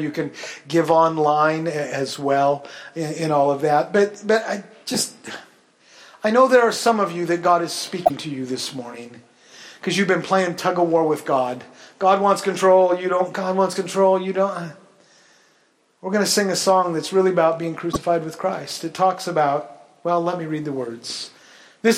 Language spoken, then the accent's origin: English; Grace Harbor, United States; I grew up in Grace Harbor, spent a lot of time on the water out there